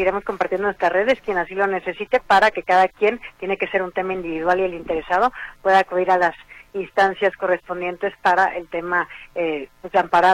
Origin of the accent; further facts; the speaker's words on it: Guadalajara, Jalisco, Mexico; si creemos o no que el gobierno nos es útil como tapatíos.